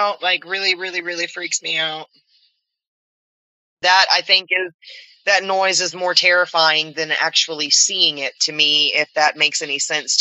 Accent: the South, United States; We're from the South, Josh.

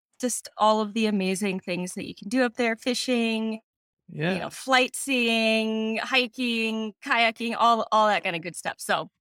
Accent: Alaska, United States; So I grew up in South Central Alaska. And so okay. I remember going to school in the morning in the dark.

